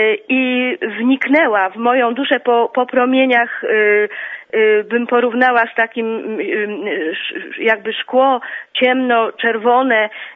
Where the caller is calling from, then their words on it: Bielsko-Biała, Silesian Voivodeship, Poland; z Bielska-Białej.